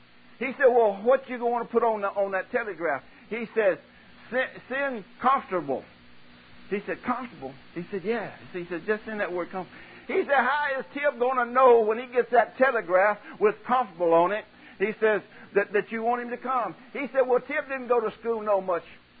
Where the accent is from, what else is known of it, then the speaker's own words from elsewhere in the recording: Alabama, United States; born there; now in Louisiana, United States; Because, see, I was born in Alabama, but I got saved and delivered. And God sent me to Louisiana.